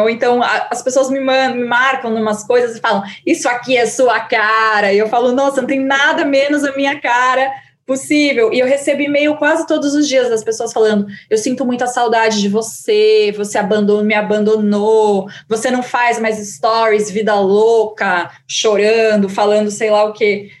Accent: Araraquara, São Paulo, Brazil; Eu vim de Araraquara e eu cresci como uma adolescente que escrevia muitos diários

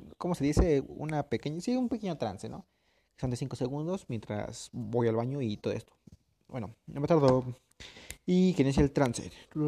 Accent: Mexico; yo soy mexicano, yo pertenezco al país de México, vivo aquí en México

